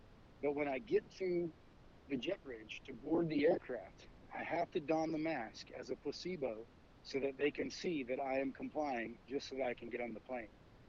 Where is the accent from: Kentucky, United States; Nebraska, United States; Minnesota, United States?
Kentucky, United States; Elizabethtown; I'm from Elizabethtown, Kentucky.